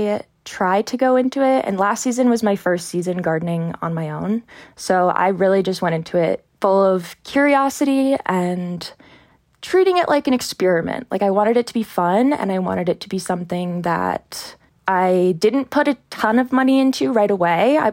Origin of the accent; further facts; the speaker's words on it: New Hampshire, United States; now in Salt Lake City, United States; Okay, well, I'm not from Salt Lake. I'm from New Hampshire. Mm-hmm. So I grew up in New Hampshire on a horse farm.